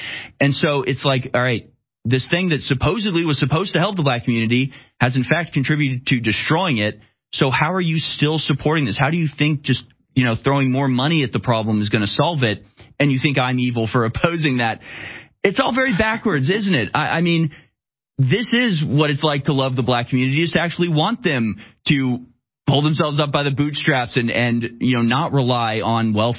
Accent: Houston, Texas, United States; I grew up in Houston. I was always like a minority in all the schools I went to.

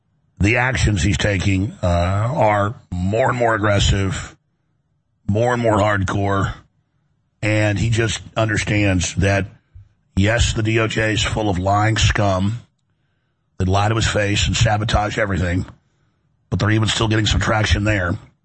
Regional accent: Texas, United States; I know people that are born in Austin, and I've been here since high school, and I'm from Texas.

